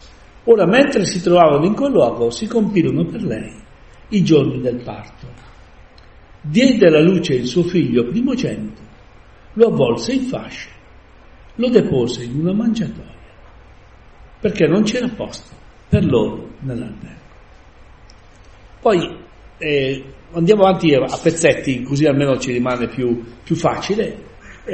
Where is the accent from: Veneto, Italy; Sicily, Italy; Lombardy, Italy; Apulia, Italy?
Lombardy, Italy; Palazzano; now in Mapello, Italy; sanno benissimo che io vengo, non sono di Mapello, ma vengo da Palazzano. E sono venuto 57 anni fa.